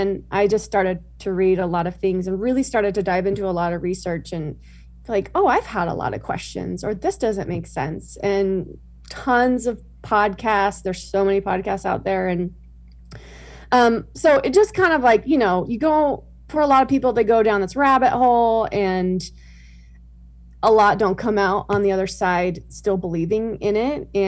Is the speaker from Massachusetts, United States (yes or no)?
no; California, United States; Yeah, so grew up super devout LDS family. I'm one of 11 kids. We grew up in Southern California.